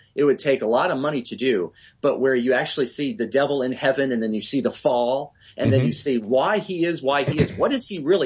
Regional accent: Tucson, Arizona, United States; Yeah, well, I'm originally from Tucson, Arizona. That's where I am now.

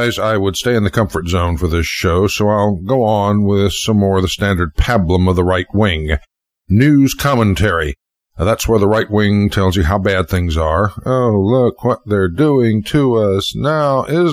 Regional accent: United States; born there; I always thought I was a Native American, seeing as how I was born in America.

